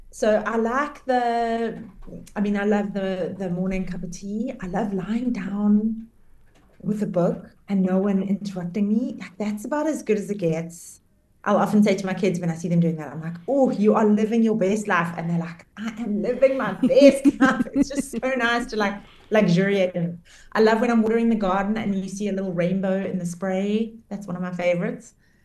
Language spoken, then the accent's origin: English; South Africa; and you're like, oh, I love being South African.